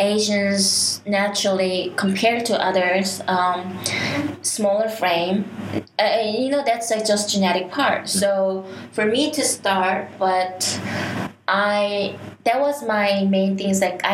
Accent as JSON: {"language": "English", "country": "South Korea", "second_language": "English", "said": "All I say was like, hi, how are you? … I'm from Korea."}